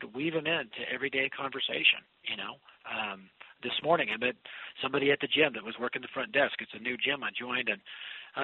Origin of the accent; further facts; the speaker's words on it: Denver, Colorado, United States; I'm from Denver, so I'm a Denver Bronco fan